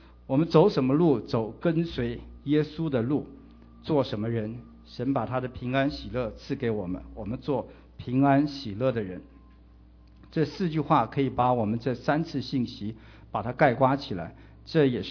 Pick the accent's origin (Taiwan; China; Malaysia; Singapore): China; 我们中国人习惯的是这个土葬，就是挖个坑把人埋在土里面